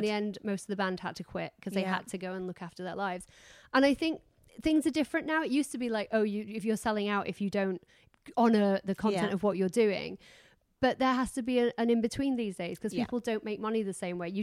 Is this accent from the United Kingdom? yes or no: yes; United Kingdom; I was working being British for the first time in my life.